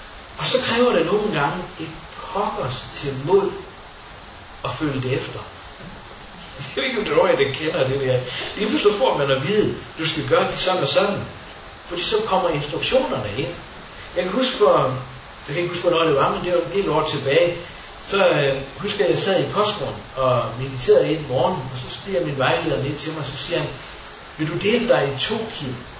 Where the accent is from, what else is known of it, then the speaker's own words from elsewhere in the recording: Norway; Danish is a second language; now in Denmark; når jeg møder folk i Danmark, så siger jeg, jamen hjemme i Norge, der gør vi sådan og sådan. Det skal jo passe lidt på med, også derhen til. Så det plejer jeg gerne at sige, jeg føler mig som skandinaver.